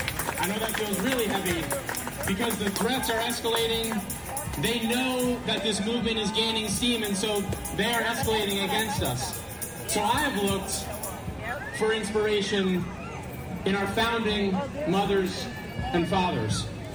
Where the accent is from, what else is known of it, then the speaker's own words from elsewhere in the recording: Kingston, New York, United States; I'm in my hometown of Kingston, and I can't even hear anybody.